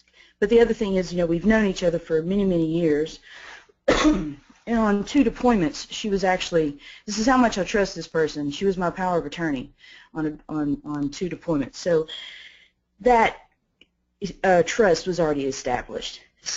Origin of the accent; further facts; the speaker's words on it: the South, United States; and of course I'm from the South, so I'm going to have sayings